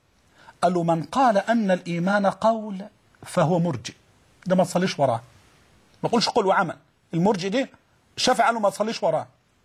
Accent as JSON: {"language": "Arabic", "country": "Egypt", "said": "الرواية المحفوظة عندنا كمصريين"}